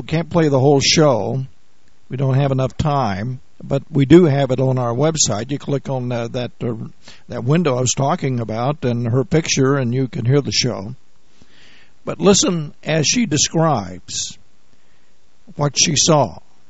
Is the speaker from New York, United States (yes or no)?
no; Muskogee, Oklahoma, United States; when we were first on the internet from KBIX Radio in Muskogee, my hometown.